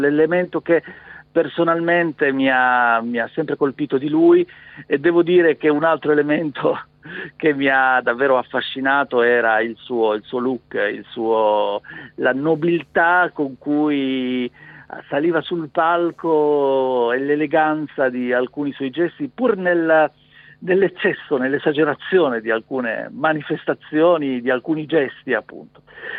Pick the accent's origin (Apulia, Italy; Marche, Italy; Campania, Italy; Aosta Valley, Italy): Apulia, Italy; Io da pugliese come lui sento moltissimo il suo rapporto con la meridionalità